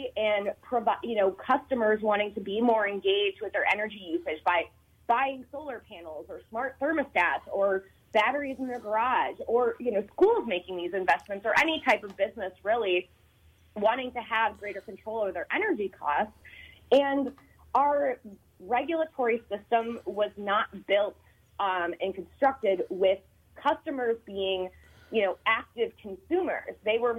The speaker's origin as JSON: {"language": "English", "town": "Cleveland", "region": "Ohio", "country": "United States", "tie": "born or raised there", "said": "He is my hometown city of Cleveland former mayor"}